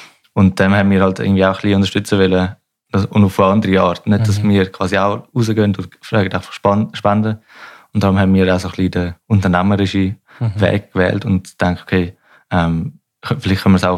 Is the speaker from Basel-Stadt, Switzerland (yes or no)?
no; Langnau, Bern, Switzerland; Wir kommen beide aus Langnau